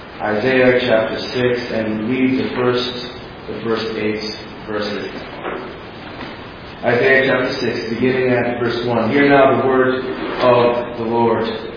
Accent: Zambia; also born or lived in Baltimore; now in Grand Rapids, United States; I am originally from Zambia, that's in Central Africa. I've been here in the United States for just about 11 years now. Lived in Baltimore, but now we're here in West Michigan. We live in Grand Rapids.

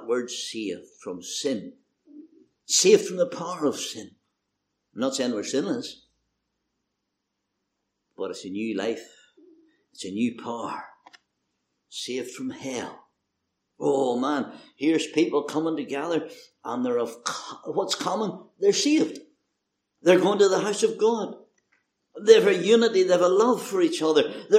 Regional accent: Belfast, Northern Ireland, United Kingdom; "I come from Belfast."

